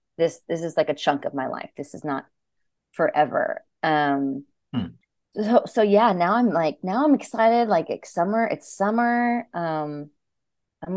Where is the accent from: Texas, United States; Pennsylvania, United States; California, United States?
California, United States; now in New York, United States; I grew up in California at the dry heat, which I can handle a little bit more.